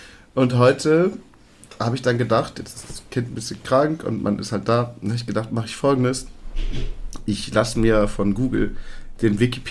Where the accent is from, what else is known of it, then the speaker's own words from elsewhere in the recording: Leer, Lower Saxony, Germany; Ich meine, wir kommen ja beide aus Leer in Ostfriesland. Das ist ja nun mal teilweise bis zu einem Meter unter Meeresspiegel.